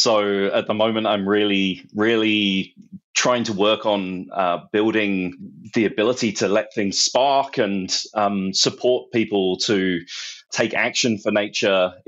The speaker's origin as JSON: {"language": "English", "region": "London", "country": "United Kingdom", "tie": "born or raised there", "said": "I grew up in London"}